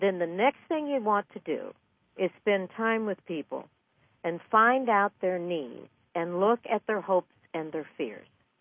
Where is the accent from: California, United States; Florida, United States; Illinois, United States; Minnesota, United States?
California, United States; Los Angeles; Well, I grew up in Los Angeles proper. I lived for many, many years in Inglewood and Burbank and Glendale and Burbank.